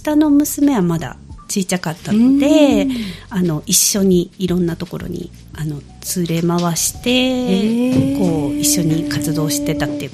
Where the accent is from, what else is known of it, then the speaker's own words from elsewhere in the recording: Gifu, Japan; now in Sanda, Japan; もともとは、岐阜出身ですね